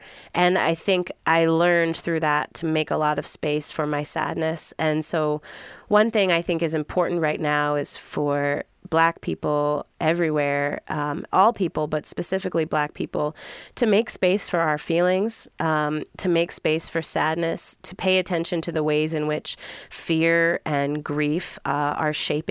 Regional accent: Chicago, Illinois, United States; I'm very proud as a Chicagoan of the reparations ordinance that was passed here

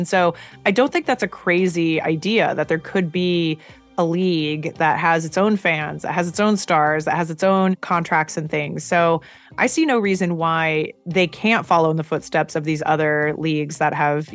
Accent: Eugene, Oregon, United States; I grew up in Eugene, Oregon, football is part of life.

